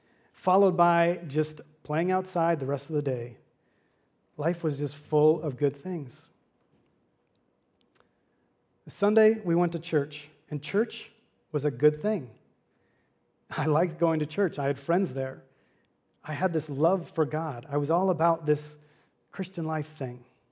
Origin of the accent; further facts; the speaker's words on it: Miami, Florida, United States; So for me, growing up in Miami, my early years, life was just full of goodness.